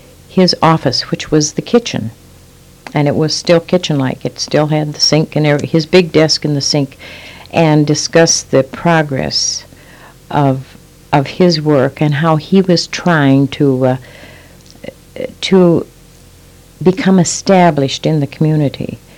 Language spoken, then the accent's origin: English; Mitchell, South Dakota, United States; also born or lived in Parkston; I was born in Parkston, South Dakota, and raised in Mitchell, South Dakota